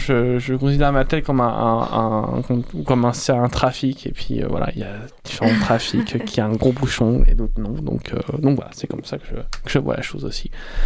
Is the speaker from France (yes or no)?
yes; Rouen, Normandy, France; now in Montpellier, France; Je viens du Nord, je viens de Rouen, donc en Haute-Normandie.